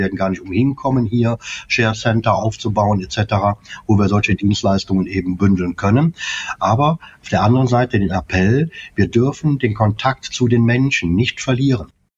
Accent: North Rhine-Westphalia, Germany; Ja, ich komme aus dem Rheinland und da sagt man, man kennt sich, man hilft sich.

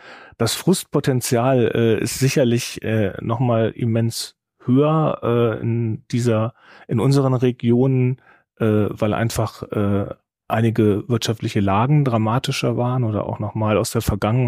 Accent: Saxony-Anhalt, Germany; wenn ich von meinem Heimatort nach Stendal unterwegs bin, das sind 30 Kilometer

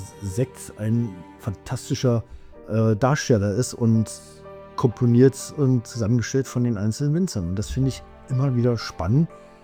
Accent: Berlin, Germany; Also ich bin ja ein Berliner, der das Rheingauer Rieslingblut in der Seele hat

